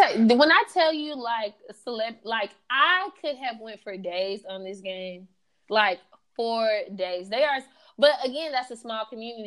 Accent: Jamaica; And I can make this joke because I'm Jamaican

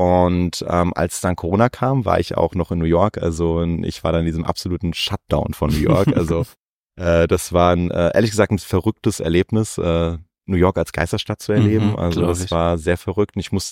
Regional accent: Frankfurt, Hesse, Germany; Ich habe immer drumherum gewohnt, bin aber immer in Frankfurt zur Schule gegangen, war im Kinderchor der Oper Frankfurt. Also ich sage immer, ich bin eigentlich in Frankfurt groß geworden.

